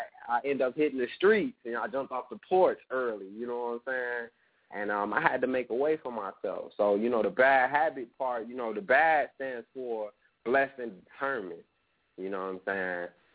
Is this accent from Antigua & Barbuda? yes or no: no; Kankakee, Illinois, United States; also born or lived in Chicago / Minneapolis; now in Atlanta, United States; I'm all over Minnesota. And I was raised in Kankakee, Illinois, back and forth, you know what I'm saying? So, you know, Kankakee, Chicago, Minneapolis, and now Atlanta.